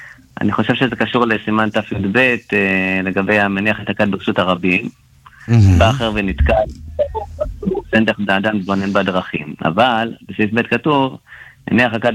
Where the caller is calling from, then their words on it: Petah Tikva, Central District, Israel; כן. מפתח תקווה.